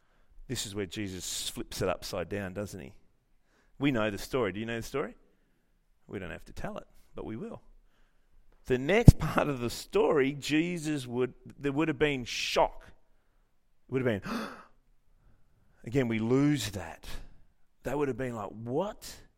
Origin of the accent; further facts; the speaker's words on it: Armidale, New South Wales, Australia; I grew up in Kalmarsgar, Armidale.